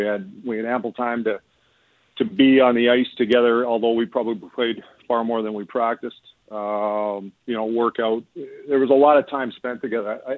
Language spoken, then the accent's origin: English; Canada; as a Canadian and as a hockey fan